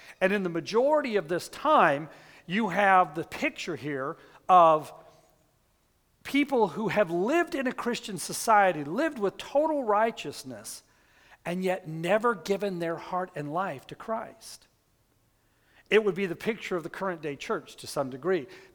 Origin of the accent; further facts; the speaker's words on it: Albuquerque, New Mexico, United States; You know, I was raised around mountains. I was raised in Albuquerque. We went skiing all the time.